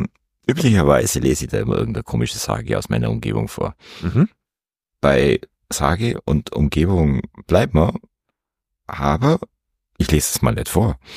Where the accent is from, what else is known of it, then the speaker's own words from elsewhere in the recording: Tapfheim, Bavaria, Germany; Da, Tapfheim, wo ich aufgewachsen bin.